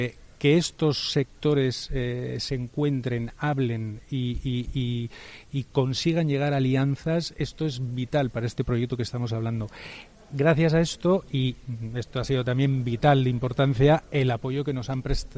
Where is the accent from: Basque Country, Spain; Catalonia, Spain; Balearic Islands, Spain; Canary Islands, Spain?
Basque Country, Spain; Bilbao; yo no soy de Cádiz, pero soy de Bilbao, soy de otra costa.